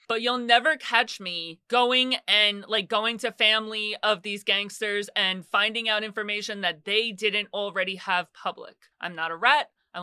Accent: New York, United States; like, I'm from New York. I grew up with, like, those projects in the Bronx and Queens, and you know the ones.

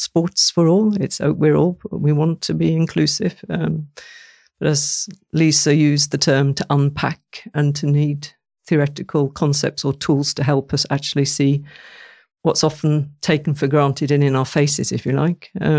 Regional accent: United Kingdom; I grew up in Britain, similar experiences, I suppose.

